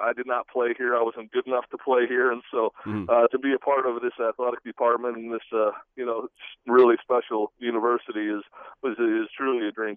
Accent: Lansing, Michigan, United States; I grew up here in the Lansing area. I grew up a Spartan fan

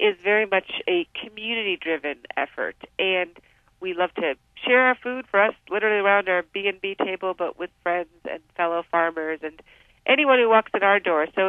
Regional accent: Wisconsin, United States; We come from Wisconsin, so we need to get a good Wisconsin dairy plug in there.

